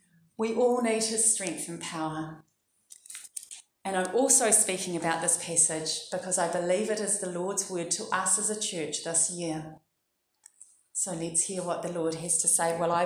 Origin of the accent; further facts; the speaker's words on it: Dunedin, Otago, New Zealand; because I'm from Dunedin, and there's an albatross colony for the Royal Albatross at Tairoa Head.